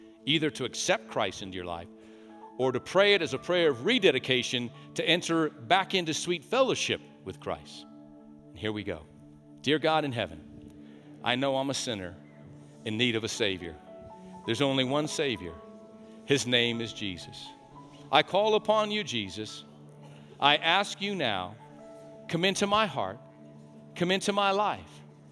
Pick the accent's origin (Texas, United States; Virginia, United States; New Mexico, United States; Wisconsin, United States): New Mexico, United States; Albuquerque; People jump out and shoot at you in Albuquerque. But I'm from Albuquerque.